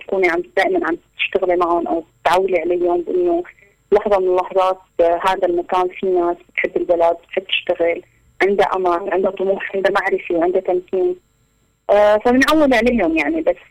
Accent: Syria; من سوريا، ساكنة حاليا بالشام وناشطة مجتمع مدني.

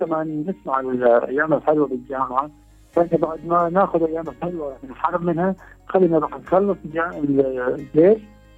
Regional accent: Syria; أنا حتى في عندنا في سوريا اسمه جابي بالنقل الداخلي

